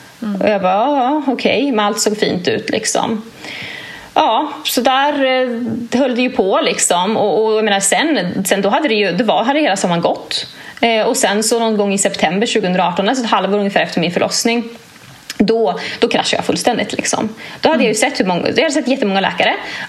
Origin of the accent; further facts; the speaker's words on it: Uppsala, Uppsala County, Sweden; now in Linköping, Sweden; Och sen så åkte jag sen till min hemstad Uppsala.